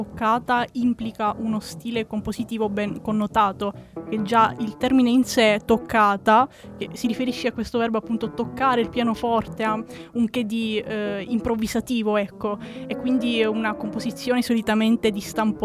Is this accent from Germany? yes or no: no; China; Italian is a second language; sono cinese e anche io studio canto lirico.